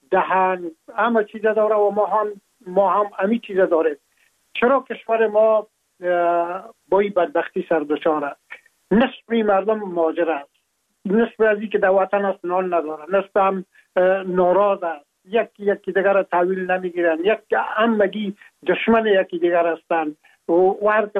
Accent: Afghanistan; now in France; ما هم در جمع عمو مردمایی بودم که از افغانستان بر آمدم و تقریبا این 3.5 سال میشه که ما در فرانسه زندگی میکنم

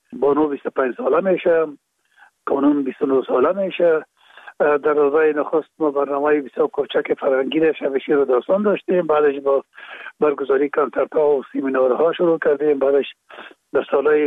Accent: Kabul, Afghanistan; born or raised there

